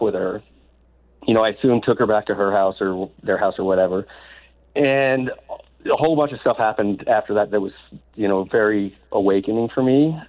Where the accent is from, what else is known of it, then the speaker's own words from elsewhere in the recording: New York, United States; I grew up on Long Island. I grew up, very white, middle class, not a lot of experience or understanding of different racial issu